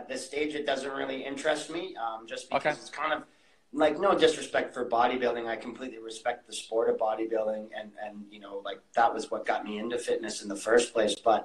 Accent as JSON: {"language": "English", "country": "Canada", "said": "I think he must have known that I'm Canadian because he put peanut butter and jam sandwiches in there for a post-workout meal."}